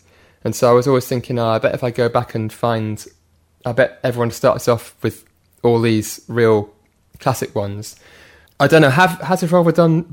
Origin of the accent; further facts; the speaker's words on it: Oxford, South East England, United Kingdom; So I grew up in Oxford